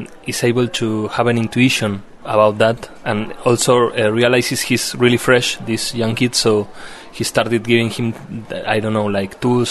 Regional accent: Mendoza, Argentina; So yeah, I am from Mendoza. I am from that place.

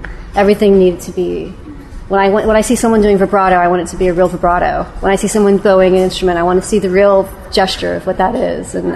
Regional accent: Indiana, United States; used to happen in my hometown where I grew up in Indiana, and people would come from all over and play.

